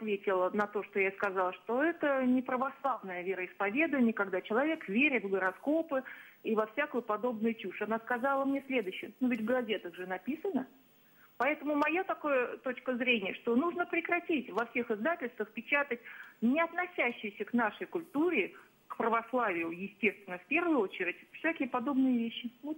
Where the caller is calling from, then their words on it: Moscow Oblast, Russia; я из Московской области.